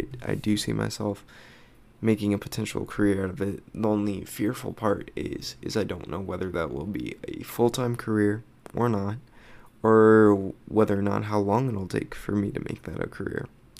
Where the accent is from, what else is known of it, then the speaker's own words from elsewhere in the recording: Arizona, United States; I was born and raised here in Arizona, so this is pretty much all I know.